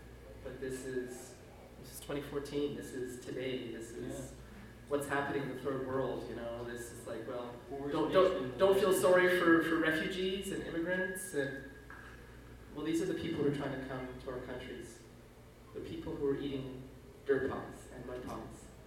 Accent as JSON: {"language": "English", "country": "Canada", "said": "I'm from Canada."}